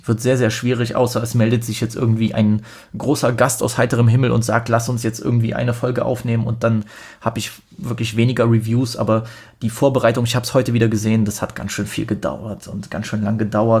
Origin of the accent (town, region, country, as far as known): Poland